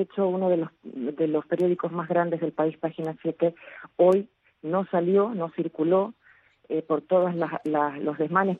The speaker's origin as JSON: {"language": "Spanish", "country": "Bolivia", "said": "Somos todos bolivianos, somos todas personas que están luchando por su libertad y su democracia"}